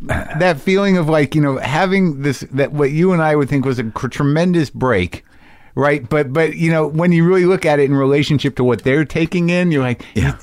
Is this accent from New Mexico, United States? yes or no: yes; New Mexico, United States; Oh, that's nice. I grew up in New Mexico.